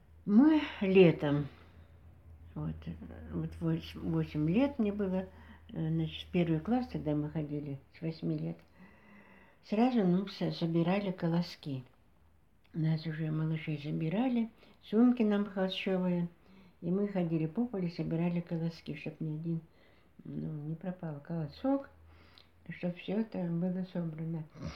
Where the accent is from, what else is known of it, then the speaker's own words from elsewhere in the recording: Sosnovka, Kemerovo Oblast, Russia; born there; Так, я родилась в деревне Сосновка, тогда был Беловский район, сейчас Гурьевский район, 10 июля 1932 года.